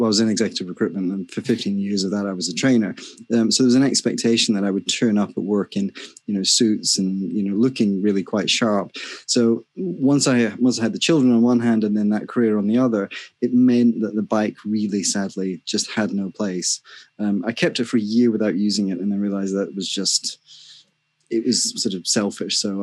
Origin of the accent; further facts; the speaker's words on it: Scotland, United Kingdom; No, I mean, I'm a very modern Brit. Technically, I'm a Scot, so I just want to be very clear about that.